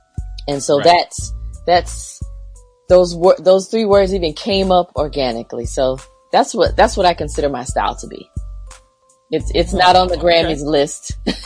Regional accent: Summerton, South Carolina, United States; born or raised there

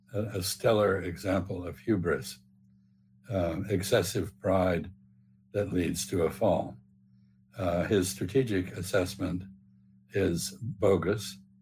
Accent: Bahamas; Actually, I grew up in the Bahamas. I knew lots of octopuses, and they were generally very gentle, not ferocious.

